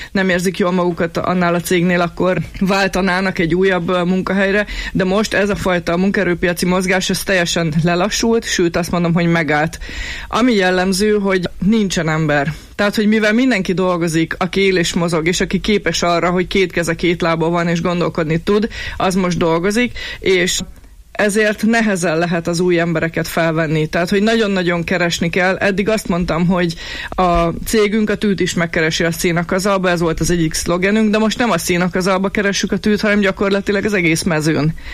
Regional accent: Miskolc, Borsod-Abaúj-Zemplén, Hungary; miskolciként, borsodiként nagyon jól ismerjük a térségnek a munkaerőpiacát, hiszen itt nőttünk fel, itt végeztük az egyetemeinket, itt vannak a rokonaink, barátaink, ismerősöink, és itt dolgoztunk ebben a régióban

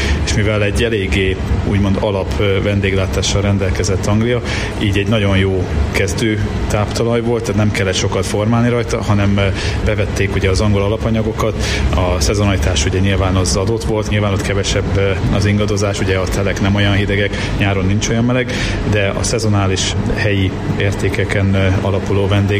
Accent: Miskolc, Borsod-Abaúj-Zemplén, Hungary; moved away as an adult; also born or lived in Budapest; now in England; én Miskolcinak vallom magamat, bár Budapesten születtem. A általános iskolát Budapesten végeztem, majd középiskolától Miskolcon éltem 2005-ig, úgyhogy ott töltöttem a tinédzser éveimet

